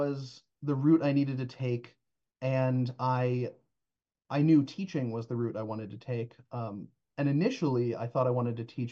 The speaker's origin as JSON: {"language": "English", "town": "Hamden", "region": "Connecticut", "country": "United States", "tie": "born or raised there", "lives_now": "Binghamton, United States", "said": "I'm actually at the moment for a little longer living in Binghamton, New York, but I am originally from Hamden, New Haven area. I was born in New Haven, raised there."}